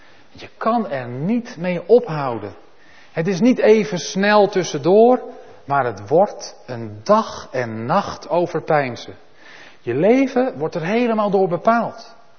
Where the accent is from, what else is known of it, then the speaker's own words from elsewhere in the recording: North Holland, Netherlands; Want ja, ik kom uit Noord-Holland, dat is ook een land van het water.